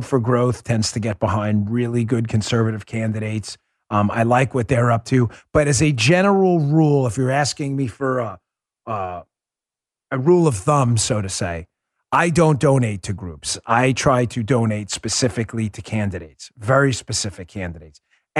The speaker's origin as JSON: {"language": "English", "region": "New York", "country": "United States", "said": "I know how to pronounce it because I'm from New York."}